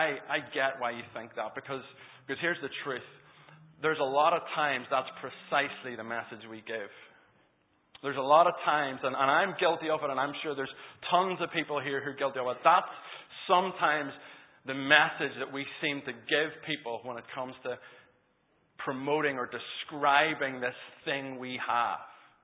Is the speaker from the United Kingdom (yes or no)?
yes; Green Island, Northern Ireland, United Kingdom; I'm from Green Island, and I brought a little posse from Green Island, some of the young people from our church